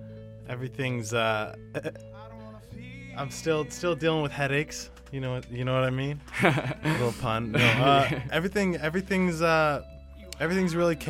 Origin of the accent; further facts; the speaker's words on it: Vancouver, British Columbia, Canada; I'm from Vancouver